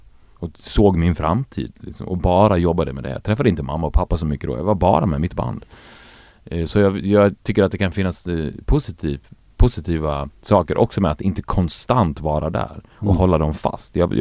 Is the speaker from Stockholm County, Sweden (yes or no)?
no; Borlänge, Dalarna County, Sweden; Alltså jag hade de här starka drömmarna när jag var liten i Borlänge, och det var en väldigt isolerad plats på 90-talet